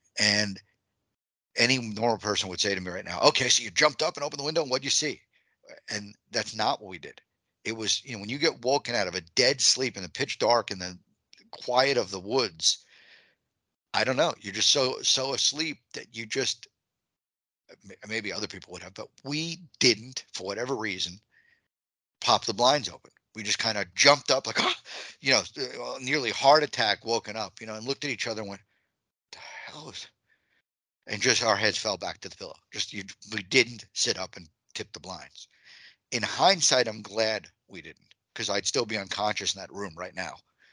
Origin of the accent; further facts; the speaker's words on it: New York, United States; I'm from Long Island. So for me, home is Long Island.